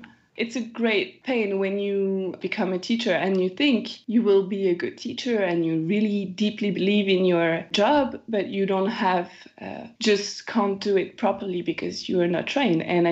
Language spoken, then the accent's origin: English; Bordeaux, Nouvelle-Aquitaine, France; So I'm from Bordeaux